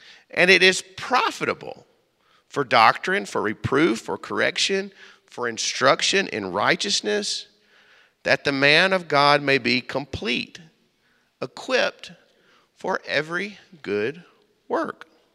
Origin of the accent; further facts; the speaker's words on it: Meridian, Mississippi, United States; I'm from the bottom of the map. The bottom. I am from Meridian, Mississippi. We talk slow, but we contract our words.